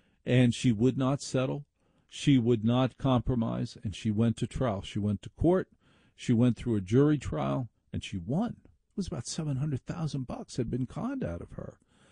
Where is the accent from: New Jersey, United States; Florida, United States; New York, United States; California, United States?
New Jersey, United States; Maplewood; In my house when I was growing up in Maplewood, New Jersey, there was as many toys as Christmas.